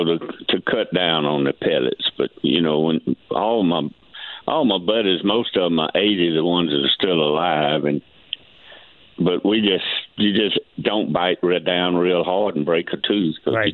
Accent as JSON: {"language": "English", "region": "Alabama", "country": "United States", "said": "Well, I'm not. I'm from a rural county in Alabama, Wilcox County, which is a county that my wife says it's in a time warp."}